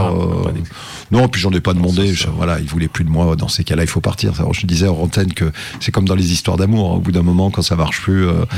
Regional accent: Gerland, Auvergne-Rhône-Alpes, France; born there; moi je suis né à Gerland, j'ai habité, je l'ai dit tout à l'heure, dans les Tours avenue de Bourg, et je me retrouve à Gerland à nouveau

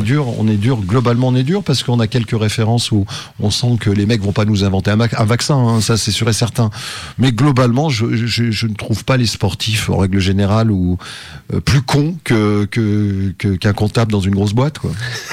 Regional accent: Gerland, Auvergne-Rhône-Alpes, France; born there; moi je suis né à Gerland, j'ai habité, je l'ai dit tout à l'heure, dans les Tours avenue de Bourg, et je me retrouve à Gerland à nouveau

